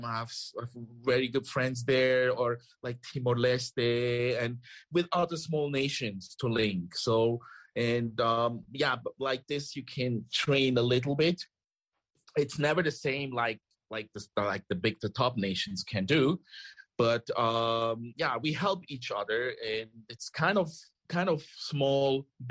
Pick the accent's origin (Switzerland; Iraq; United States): Switzerland; English is a second language; growing up in Switzerland, competition is super hard with skiing.